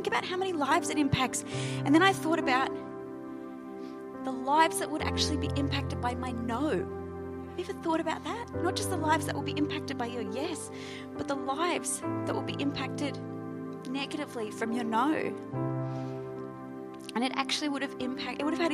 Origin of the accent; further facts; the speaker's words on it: Sydney, New South Wales, Australia; moved away as an adult; now in Gold Coast, Australia; I grew up in Sydney. And when I married Az, I moved to Queensland.